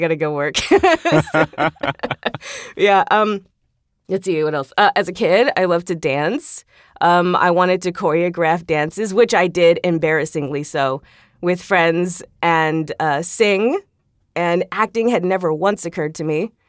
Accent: Corpus Christi, Texas, United States; I was born in South Texas in a town called Corpus Christi, which is by South Padre Island

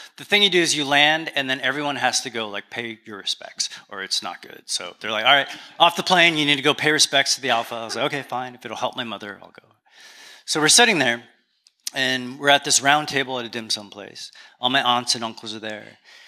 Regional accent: Canada; accent: Canadian; excuse my Canadian accent.

